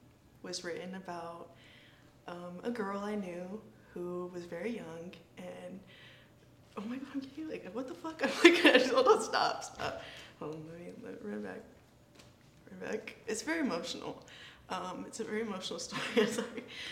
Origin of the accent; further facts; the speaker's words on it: Hayward, California, United States; I'm from Hayward, California. That's where I started my creative journey with music.